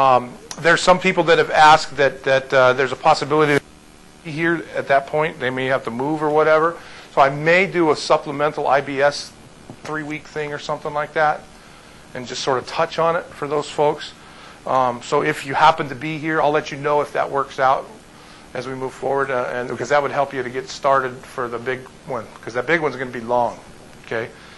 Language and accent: English; United States; Whereas, as an American, now maybe if you epistle means...